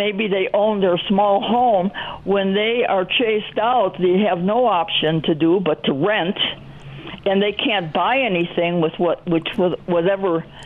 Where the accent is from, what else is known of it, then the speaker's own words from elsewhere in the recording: Cleveland, Ohio, United States; I grew up in Cleveland, Ohio, in the inner city of Cleveland on a flag lot.